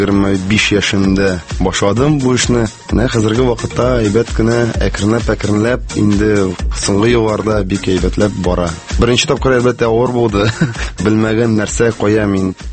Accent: Tatarstan, Russia; Үземнең Кама тамагына да кайттым да, һәм Зәй районнарында. Җәйләрен инде хамашым авылда булдым.

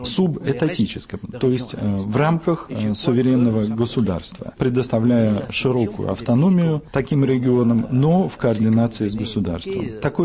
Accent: Catalonia, Spain; Russian is a second language; я могу на него ответить сам как каталонец. Конечно, я испанец, но одновременно я из Каталонии, и, конечно, такие заявления касаются и моей страны, моего региона.

